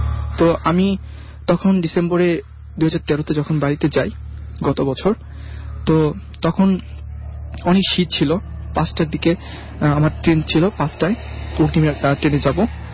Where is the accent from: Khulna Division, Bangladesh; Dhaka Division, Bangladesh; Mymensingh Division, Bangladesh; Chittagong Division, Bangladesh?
Mymensingh Division, Bangladesh; আমার বাড়ি যাওয়ার জন্য জামালপুর জেলার যে মেলান্দু স্টেশনটি রয়েছে, তো ওই স্টেশনটা থেকে আমার বাড়ি যাওয়ার ডিস্টেন্স মেবি 10 মিনিটের একটা ডিস্টেন্স হবে।